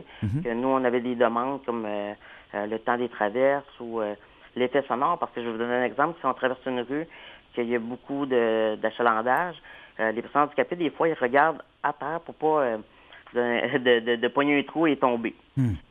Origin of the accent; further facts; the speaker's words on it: Quebec, Canada; Moi, personnellement, c'est que je viens de la région, je viens du Bas-Saint-Laurent.